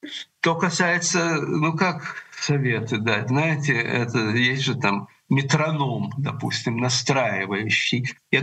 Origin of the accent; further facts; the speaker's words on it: Chernivtsi, Chernivtsi Oblast, Ukraine; Ну, я вырос в Черновцах. Я считаю, что черновцы — это дальнее Средиземноморье